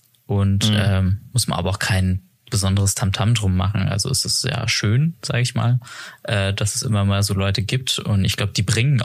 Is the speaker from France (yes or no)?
yes; Strasbourg, Grand Est, France; ich komme aus Straßburg. Meine Mutter ist auch Deutsche. Also ich bin auch Deutsche. Aber ich bin halt in Frankreich aufgewachsen.